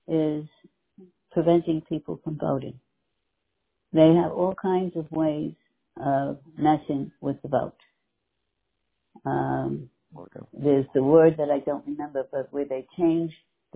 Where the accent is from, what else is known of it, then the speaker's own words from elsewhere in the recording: New York, United States; now in Texas, United States; I'm in Texas. I'm from New York, but I'm in Texas.